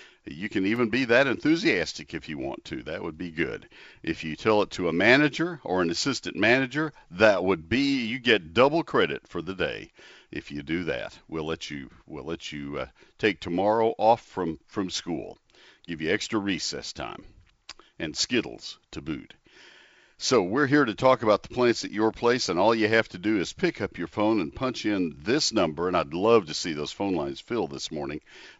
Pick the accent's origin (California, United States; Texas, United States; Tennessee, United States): Texas, United States; College Station; I'm a native Texan, but at that time, A&M, my hometown, didn't have quite as strong a program.